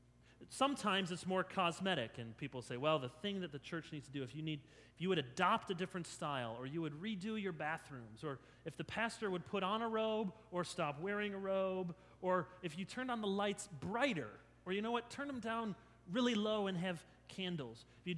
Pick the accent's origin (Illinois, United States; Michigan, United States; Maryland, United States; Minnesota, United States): Illinois, United States; Chicago; born there; as I was born in Chicago, I've been my whole life a White Sox fan